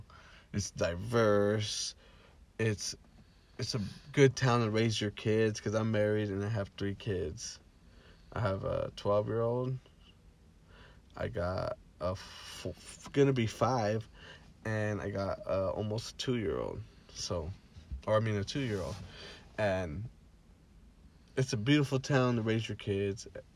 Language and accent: English; Fowler, United States; Let's talk about growing up in Fowler. The podcast name is Straight Out Fowler. We're both from Fowler. We're both Fowler boys. Let's talk about our little town.